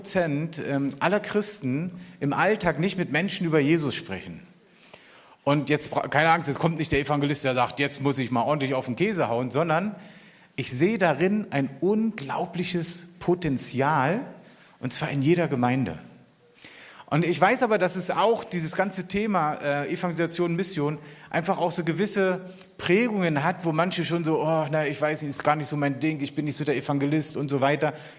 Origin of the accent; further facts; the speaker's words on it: Berlin, Germany; ich als echter Berliner wirklich zum ersten Mal hier in dieser Region bin